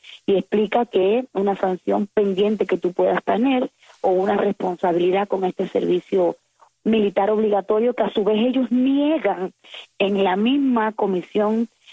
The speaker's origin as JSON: {"language": "Spanish", "country": "Cuba", "said": "Yo seguiré siendo tan cubana como en este momento que me encuentro hoy en La Habana."}